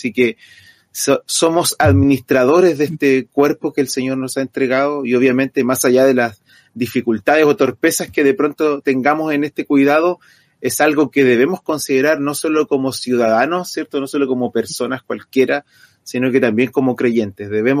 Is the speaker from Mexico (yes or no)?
no; Chile; las principales enfermedades que nos afectan el día de hoy como sociedad, como chilenos